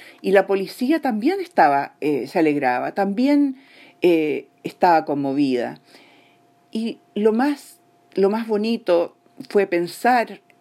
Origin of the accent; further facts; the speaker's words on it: Chile; moved away; also born or lived in Vienna, Austria; soy chilena, viví en Austria, en Viena, muchos años, me fui de Chile el año 83 y regresé para el plebiscito